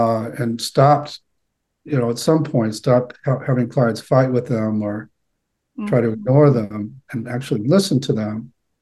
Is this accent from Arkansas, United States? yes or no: no; Boston, Massachusetts, United States; now in Chicago, United States; we moved from the Boston area to the back here to the Chicago area to be with my kids and grandkids.